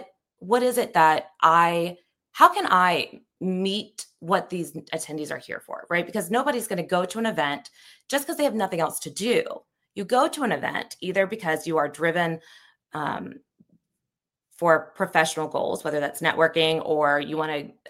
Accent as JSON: {"language": "English", "region": "the South", "country": "United States", "said": "being a Southerner, I think it's in my blood. I think it is just part of who we are."}